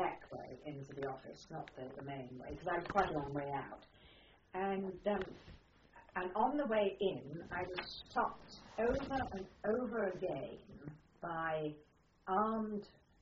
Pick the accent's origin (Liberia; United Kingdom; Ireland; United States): United Kingdom; England; No, I am not a Russian, I am English, and I am working with the YWCA.